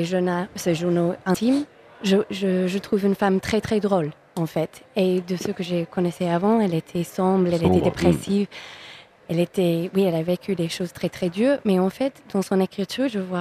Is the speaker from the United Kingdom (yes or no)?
yes; England, United Kingdom; Oui, je suis anglaise.